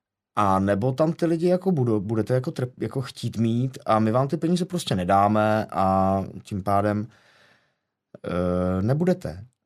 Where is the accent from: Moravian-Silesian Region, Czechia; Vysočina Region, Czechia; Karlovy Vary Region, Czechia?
Moravian-Silesian Region, Czechia; Ostrava; moved away; když jsem odcházel z Ostravy, nebo tím, že jsem v Ostravě vyrostl a ty města jsou si velmi podobný.